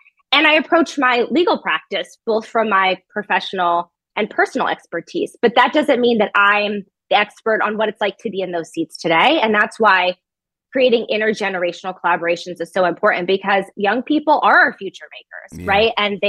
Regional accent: Boise, Idaho, United States; So I am actually from Boise, Idaho.

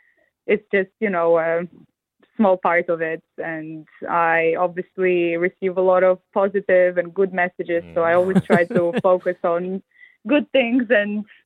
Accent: Switzerland; also born or lived in Kyiv, Ukraine; I was born in Kiev, but I grew up in Switzerland, where I attended a private boarding school called Collège Beausoleil.

